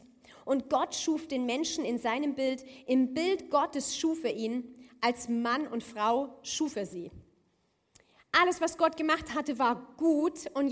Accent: Rhineland, Germany; bin aus dem Rheinland ursprünglich, das heißt, ich habe dieses Rheinländerblut in mir fließen

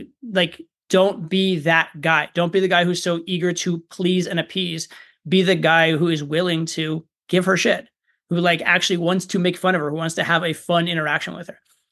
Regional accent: Colorado, United States; I mentioned I was from Colorado

